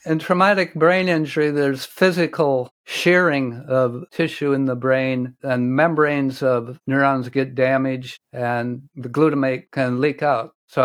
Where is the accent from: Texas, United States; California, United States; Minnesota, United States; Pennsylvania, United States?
Minnesota, United States; Rochester; I'm from Rochester, Minnesota. I went to Mayo High School.